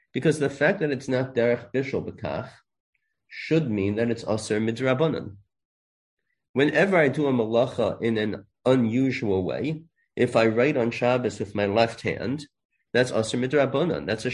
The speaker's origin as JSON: {"language": "English", "region": "New York", "country": "United States", "tie": "born or raised there", "said": "There are pizza places. I grew up in the Five Towns."}